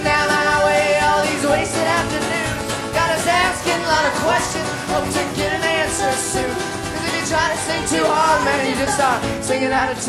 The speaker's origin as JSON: {"language": "English", "town": "Charleston", "region": "South Carolina", "country": "United States", "said": "We're from Charleston, South Carolina."}